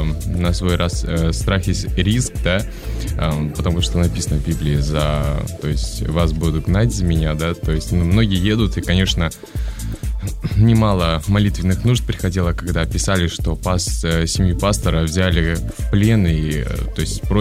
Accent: Moldova; now in Turkey; Вот, я сам из Молдовы, туда попал больше 9 лет

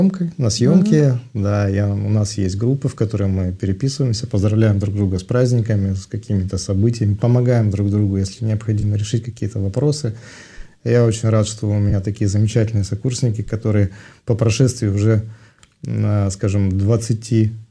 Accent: Omsk, Omsk Oblast, Russia; born there; Я родился в городе Омске. Угу. Это Сибирь.

